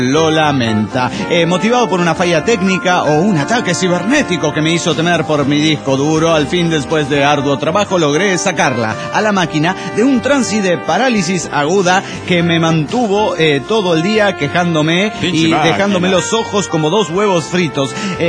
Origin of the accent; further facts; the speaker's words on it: Puebla, Mexico; de Puebla, México.